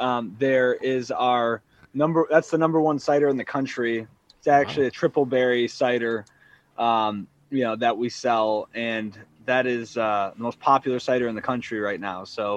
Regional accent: Armada, Michigan, United States; Growing up in Armada, you know, I'm a Busch Light, Bud Light guy, drinker.

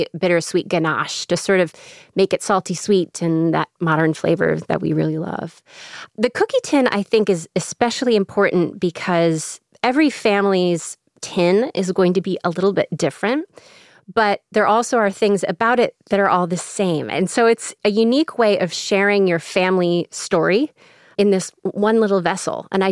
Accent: Illinois, United States; accent: Chicago; kalaki, which is my very Chicago accent way of pronouncing that.

